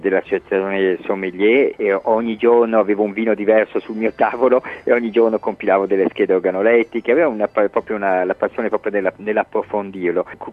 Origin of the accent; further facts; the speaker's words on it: Milan, Lombardy, Italy; born there; a Piacenza siamo arrivati perché nostra madre mia e il mio fratello è piacentina, ma noi siamo appunto nati a Milano, nostro padre era milanese.